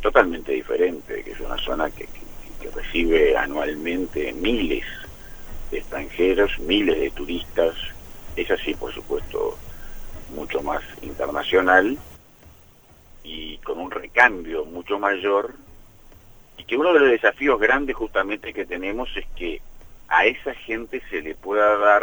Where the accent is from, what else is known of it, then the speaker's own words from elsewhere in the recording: Montevideo, Uruguay; born there; Nacimos en Montevideo, pero la vinculación con el Este para nuestra familia ha sido permanente.